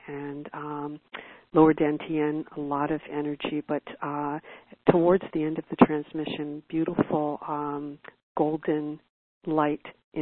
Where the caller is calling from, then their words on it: Toronto, Ontario, Canada; I'm calling from Toronto, Canada.